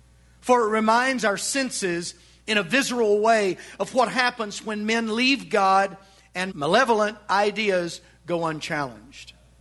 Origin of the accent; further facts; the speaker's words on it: Arkansas, United States; I grew up in Western Arkansas. We were not racist, but I will admit to you that in the time and the place in which I grew up, there were racist overtones.